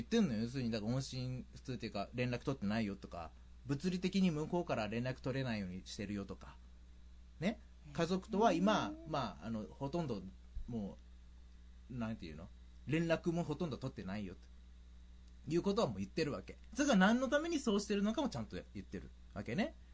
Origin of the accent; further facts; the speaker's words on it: Miyazaki, Japan; 今、地元に帰ってきておりましてですね、宮崎に